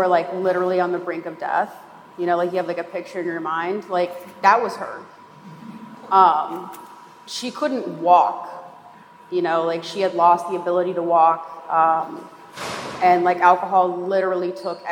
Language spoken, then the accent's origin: English; Phoenix, Arizona, United States; I grew up in Phoenix, Arizona with my family. My upbringing was like pretty normal, and then I turned like 5.